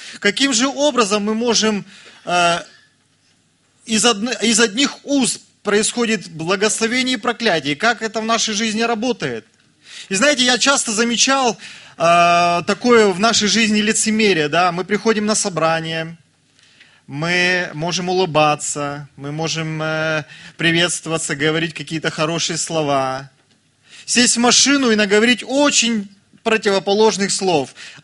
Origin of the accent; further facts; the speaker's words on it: Tyumen, Tyumen Oblast, Russia; Как вы уже слышали, мы приехали из Тюмени.